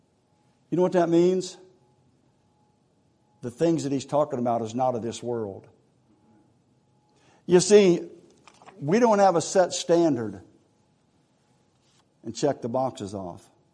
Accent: Ohio, United States; I'm from Ohio. I talk fast. You know what a Buckeye is, right?

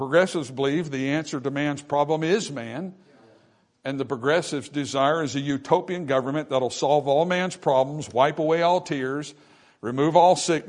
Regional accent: United States; while they're discouraging to me as an American, I hate what it's doing to our nation.

